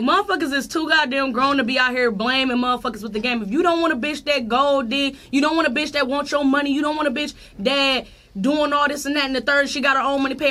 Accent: Illinois, United States; now in Atlanta, United States; I'm from Illinois, and coming down here, a lot of niggas pretend to be a lot of shit down here.

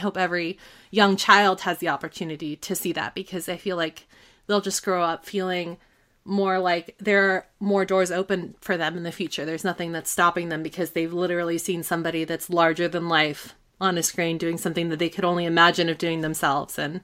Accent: California, United States; I grew up in California and I was raised by people that have been in California for a very long time.

